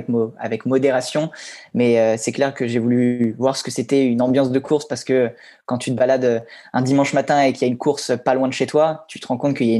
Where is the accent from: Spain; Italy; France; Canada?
France; Normandy; Voilà, je suis originaire de Normandie.